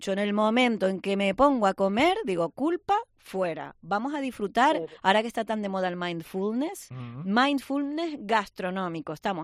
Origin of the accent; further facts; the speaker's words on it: Los Cristianos, Canary Islands, Spain; en ese planazo en mi pueblo de Los Cristianos, ahí en la playa de Los Cristianos este sábado.